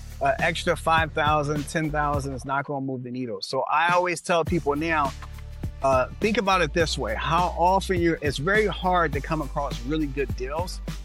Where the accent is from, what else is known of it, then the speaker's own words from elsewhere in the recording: Philadelphia, Pennsylvania, United States; So I grew up in Philadelphia. My mother raised seven children on welfare. We moved about 18 times before I turned 18.